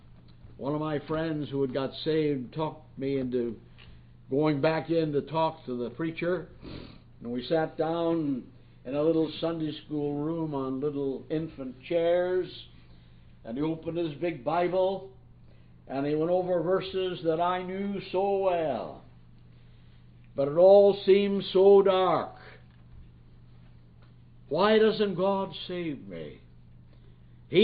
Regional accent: Nova Scotia, Canada; born there; I'm a Canadian. I was born in Nova Scotia.

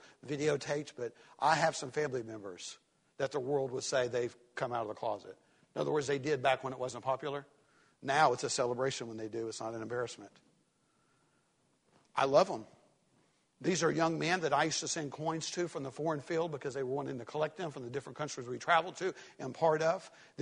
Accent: Tennessee, United States; also born or lived in Florida; I'm from Tennessee. Born in Florida, grew up in Tennessee. I'm a Tennessee fan.

